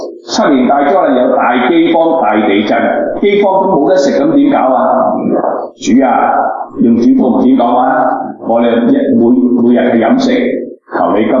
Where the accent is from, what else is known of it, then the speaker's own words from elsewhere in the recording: China; 咁对于我哋中国人